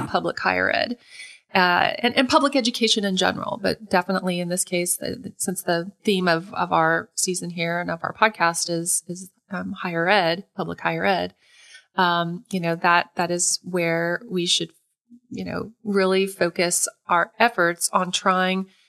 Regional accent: Tulsa, Oklahoma, United States; I'm an Oklahoman. I grew up in East Tulsa. And so, even getting out of that neighborhood and going to college was a big deal.

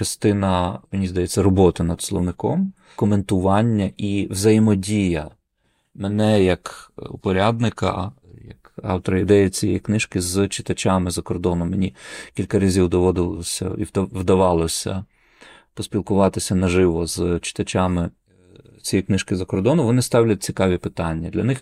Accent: Lviv, Lviv Oblast, Ukraine; Це те, чого ми, львів'яни, собі якраз дуже часто не могли дозволити.

